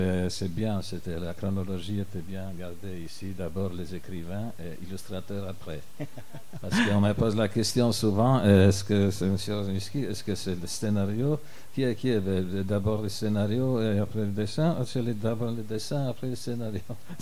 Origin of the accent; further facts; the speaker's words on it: Belgium; now in Switzerland; Je suis belge, d'origine polonaise, résident en Suisse et travaillant pour les Français.